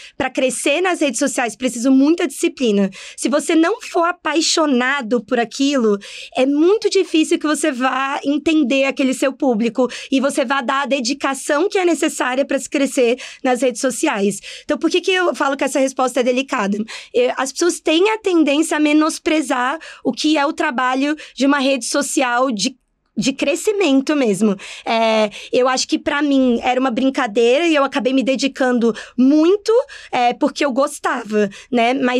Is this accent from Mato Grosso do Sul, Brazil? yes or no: no; Brasília, Federal District, Brazil; now in São Paulo, Brazil; eu sou originalmente de Brasília